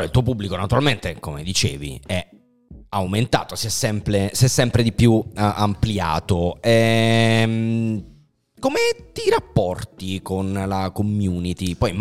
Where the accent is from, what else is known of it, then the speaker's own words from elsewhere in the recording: Naples, Campania, Italy; E sono napoletano, sono nato a Napoli